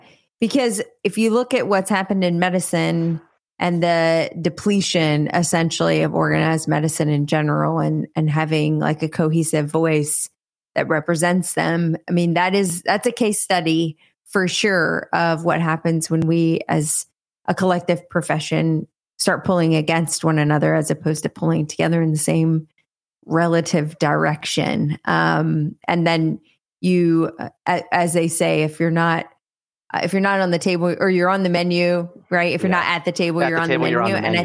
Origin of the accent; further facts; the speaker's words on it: United States; I would put it to the analogy of I'm an American first